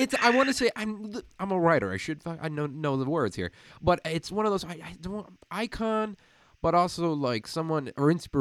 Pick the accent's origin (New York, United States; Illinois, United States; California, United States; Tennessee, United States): Illinois, United States; now in Phoenix, United States; I'm in Phoenix, Arizona, but I grew up 16 years, born and raised in Midwestern Illinois here in the States.